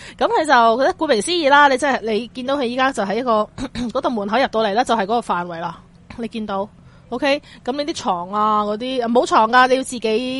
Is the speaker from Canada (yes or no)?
no; Hong Kong; 咁對於我哋香港人嚟講，呢個唔係幾習慣嘅一個嘅